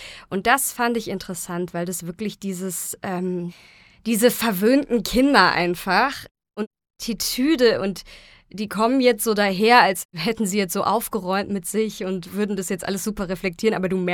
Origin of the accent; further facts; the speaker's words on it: North Rhine-Westphalia, Germany; now in Munich, Germany; Ich komme auch aus NRW.